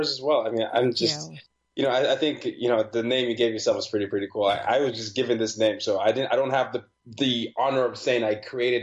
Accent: Nigeria; You know, my background is I'm a Nigerian and I grew up as the son of a diplomat.

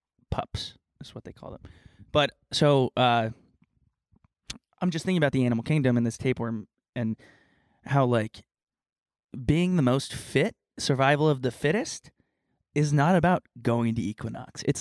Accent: Texas, United States; Southern. I'm from Texas.

